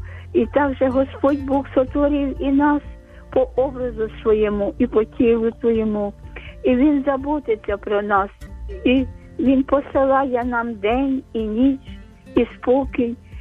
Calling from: Kyiv, Ukraine; я з Києва, з Оболоні.

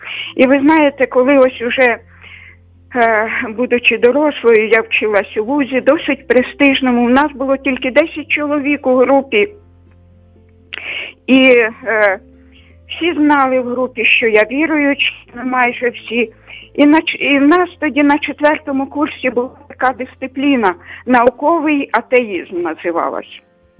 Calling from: Kyiv, Ukraine; Я з Києва телефоную

